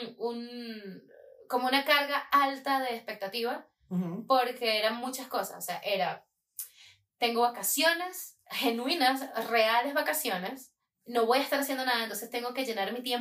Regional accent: Falcón, Venezuela; Lo que pasa es que, bueno, yo como soy de Falcón, pues

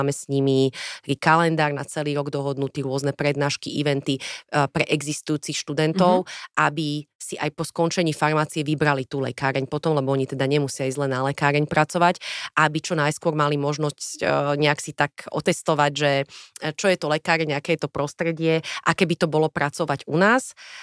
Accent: Bratislava, Bratislava Region, Slovakia; kde ja som vyrastala v Petržalke.

